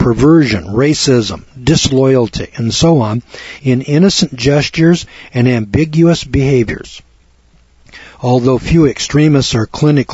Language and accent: English; United States; my common sense says to me as an American, it just makes more sense to go spend the money in New Orleans.